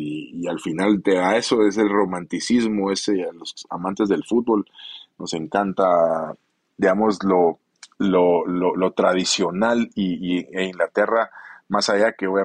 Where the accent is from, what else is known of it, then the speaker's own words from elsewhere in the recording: Guatemala; moved away; si me vine desde Guatemala acá a un equipo de tercera